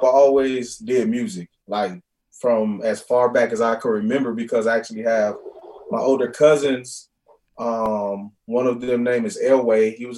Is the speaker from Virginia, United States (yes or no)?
no; Compton, California, United States; also born or lived in Bellflower; I was born in Bellflower, but I stayed in Compton. It was tough, man.